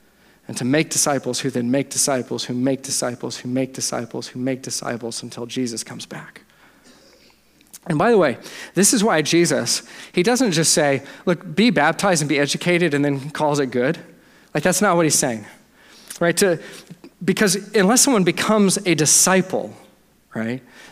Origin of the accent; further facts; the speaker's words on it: Dallas, Texas, United States; Okay, I'm from Dallas, it's not my fault, blame my parents.